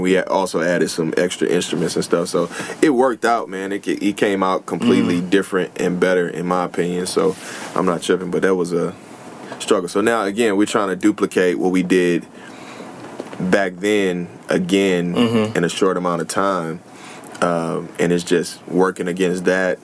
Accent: Houston, Texas, United States; So I'm from Houston originally, Houston, Texas originally. I sound like, I guess a lot of people said I sound like an East Coast artist at times.

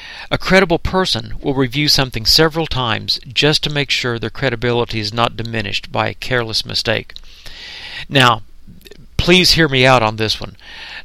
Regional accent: Oklahoma City, Oklahoma, United States; We had a situation in my hometown of Oklahoma City recently that I think really illustrated this.

